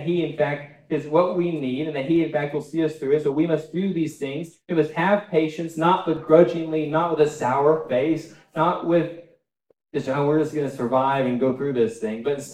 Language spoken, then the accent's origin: English; Texas, United States; I grew up in West Texas. It doesn't happen very often, right?